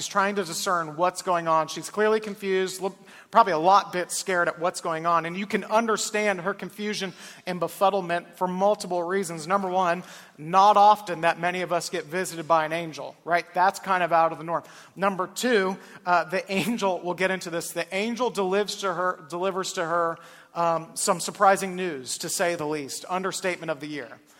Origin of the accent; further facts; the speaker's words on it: Columbus, Ohio, United States; I grew up in Columbus, Ohio.